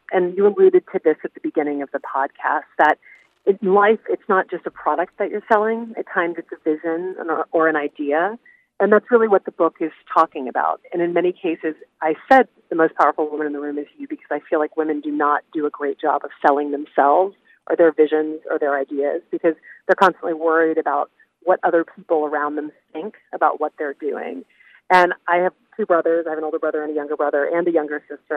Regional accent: Louisiana, United States; I grew up in Louisiana, in a place where we were definitely told, you know, your job is not to be loud.

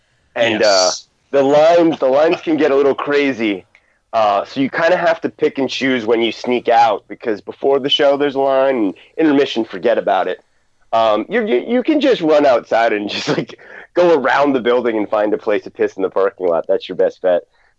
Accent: Allentown, Pennsylvania, United States; born there; like I was born in Allentown, which is, you know, more of a city, it's more urban.

